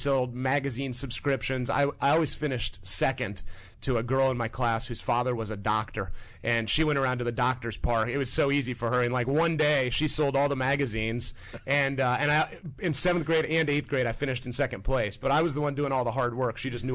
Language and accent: English; Midwest, United States; Growing up in the Midwest, my parents never really spent a lot of money on much. You know, very middle class upbringing.